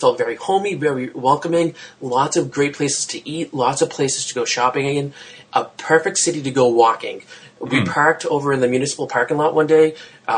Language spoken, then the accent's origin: English; Massachusetts, United States; its size is roughly 3 times larger than my hometown, which is not a large town here in Massachusetts.